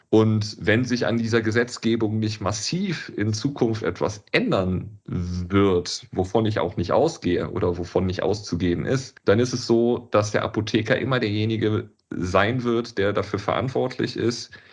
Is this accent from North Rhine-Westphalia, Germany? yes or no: yes; Cologne, North Rhine-Westphalia, Germany; wir sind Kölner und wir wollten tatsächlich einen Bezug zu unserer Heimatstadt herstellen.